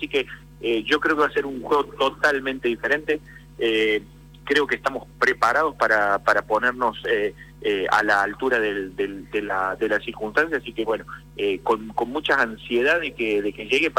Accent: Córdoba, Argentina; Y soy cordobés, así con un poquito de cuarteto.

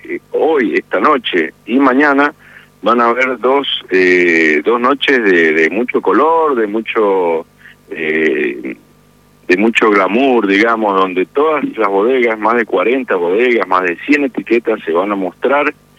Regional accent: Mendoza, Argentina; Somos mendocinos, somos tosudos, somos uh-huh. montañeses

